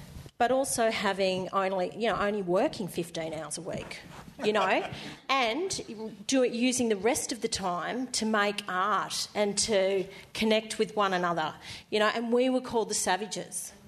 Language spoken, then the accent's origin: English; La Perouse, New South Wales, Australia; because I'm from La Perouse, so I'm from ground zero where culture was destroyed. I don't have language.